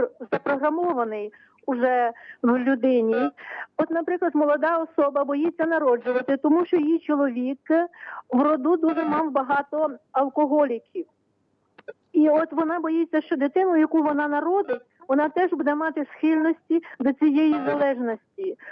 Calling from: Kamianets-Podilskyi, Khmelnytskyi Oblast, Ukraine; Кам'янець-Подільський, Греко-католицька церква.

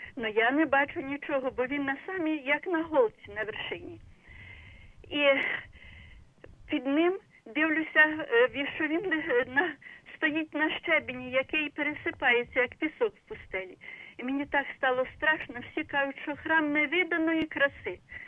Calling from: Ternopil Oblast, Ukraine; Я з Тернопільщини

